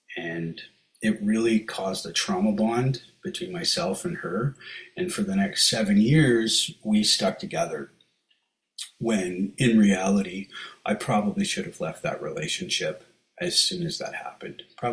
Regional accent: New York, United States; from New York, and that was my ego again

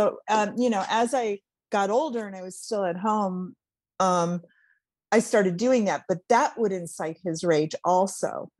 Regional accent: Cleveland, Ohio, United States; And so I grew up in Cleveland, Ohio, the daughter of a nurse and a liquor distributor, coincidentally.

